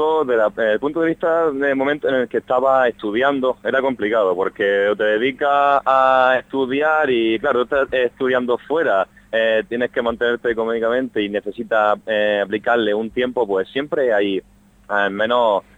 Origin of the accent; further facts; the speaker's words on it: Almería, Andalusia, Spain; Yo soy de Almería, tuve que irme a Cartagena, en Murcia, a estudiar, y he estado 5 años de parón